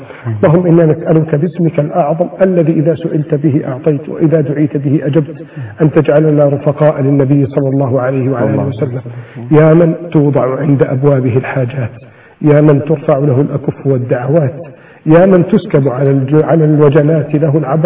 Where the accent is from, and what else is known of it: Egypt